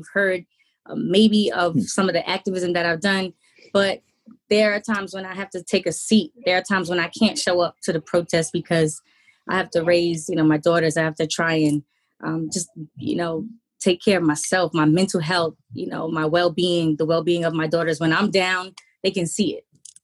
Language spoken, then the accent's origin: English; Jamaica, Queens, New York, United States; So in Jamaica, Queens, we're both from Jamaica, Queens. So we went to John Adams High School, which is on Rockaway Boulevard.